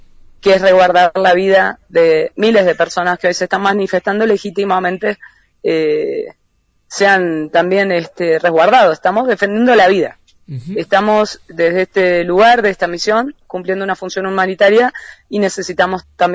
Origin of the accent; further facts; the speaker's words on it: Argentina; nosotros somos ciudadanos argentinos